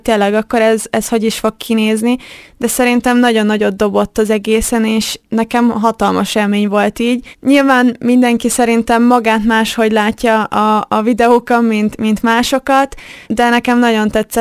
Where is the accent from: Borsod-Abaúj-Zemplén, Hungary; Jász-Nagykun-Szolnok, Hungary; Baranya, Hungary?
Borsod-Abaúj-Zemplén, Hungary; Kazincbarcika; ugye én kazincbarcikai születésű vagyok, és ott ismerkedtem meg magával az atlétikával